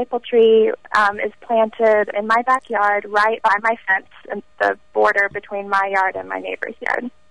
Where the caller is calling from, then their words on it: Nashville, Tennessee, United States; I'm calling from Nashville, Tennessee.